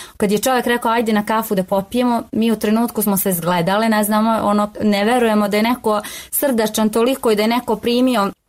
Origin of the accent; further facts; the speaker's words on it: Novi Pazar, Raška District, Serbia; kod nas u Novom Pazaru kaže se koliko ti je nafake